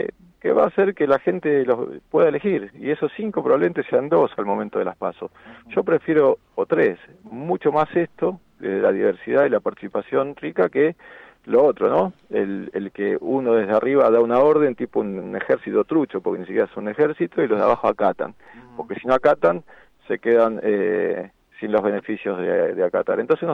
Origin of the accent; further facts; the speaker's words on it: Argentina; porque por suerte somos Argentina y siempre nos sale algo de ganas de salir adelante.